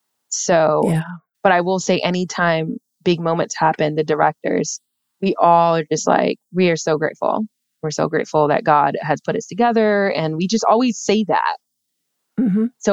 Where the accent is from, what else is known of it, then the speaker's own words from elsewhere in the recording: United States; Everyone has their story, especially me being Black American.